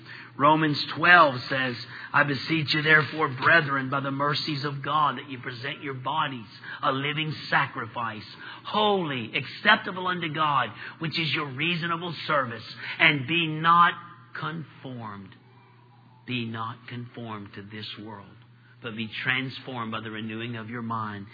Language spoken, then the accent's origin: English; Gulf Coast, United States; Where I grew up on the Gulf Coast, we had lots of these little lizards.